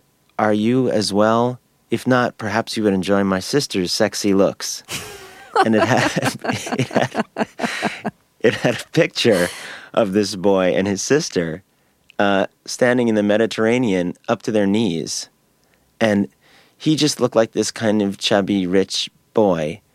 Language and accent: English; New York City, New York, United States; I grew up in the Village, you know, it was my, I loved it. I loved Washington Square Park